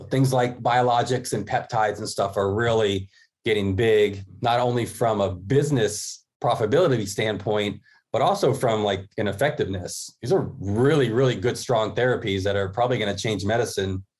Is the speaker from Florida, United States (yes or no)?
yes; Florida, United States; And I'm originally from Florida. And I was like, well, I got to get somewhere sunnier and nicer.